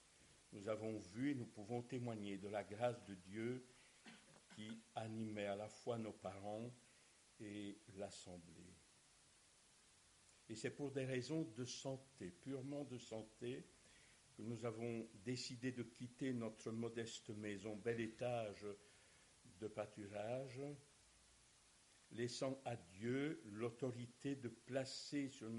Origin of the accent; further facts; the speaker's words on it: Wallonia, Belgium; nous sommes issus d'une région méconnue des Liégeois, à l'autre bout du monde, toujours en Belgique, et qui s'appelle le Borinage. Une région wallonne